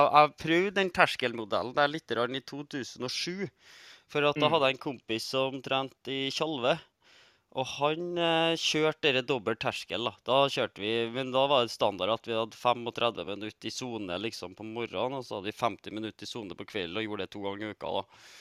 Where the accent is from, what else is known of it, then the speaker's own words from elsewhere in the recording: Agder, Norway; jeg drev jo med fotball når jeg vokste opp på Sørlandet.